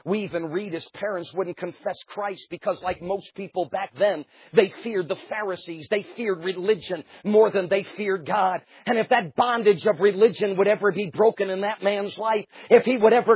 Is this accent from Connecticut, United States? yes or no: yes; Connecticut, United States; I mean, where I live in Arizona and where I grew up in Connecticut, religion's much different.